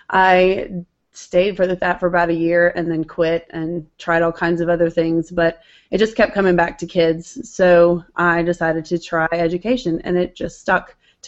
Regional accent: New Mexico, United States; Well, I grew up in New Mexico, and my mom was a teacher forever when I was little.

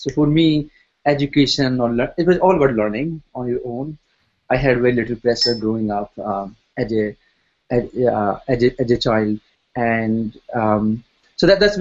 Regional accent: North India, India; I grew up in India, north part of India. And I've been to all the public schools as I was growing up. And then I went to college called IIT Delhi. That's in Delhi.

